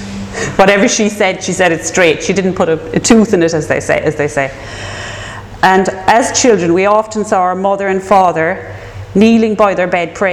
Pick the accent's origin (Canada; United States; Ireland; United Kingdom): Ireland; Munster; I was born in an idyllic part of West Cork, which I think is, because West Cork is the best.